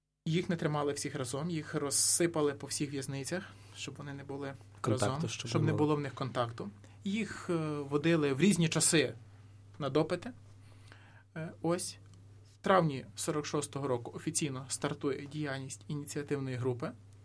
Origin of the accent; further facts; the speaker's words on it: Ternopil Oblast, Ukraine; в Тернопільській області, зокрема, в моєму районі, звідки я родом